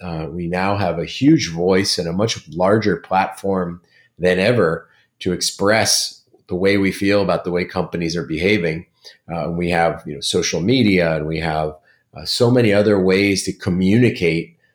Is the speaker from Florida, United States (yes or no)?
yes; Florida, United States; also born or lived in Massachusetts; my brother and I grew up in South Florida and we spent a lot of time outside in the swamps. And then we moved to Massachusetts as we got a little bit older